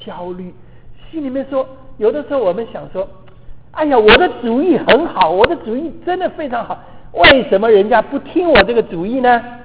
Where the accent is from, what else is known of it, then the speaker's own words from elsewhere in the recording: China; 过去的事情，我们中国人讲呢，覆水难收